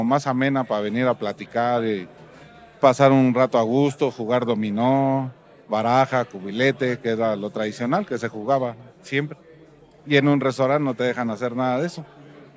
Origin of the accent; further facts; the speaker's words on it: Arandas, Jalisco, Mexico; como somos de Arandas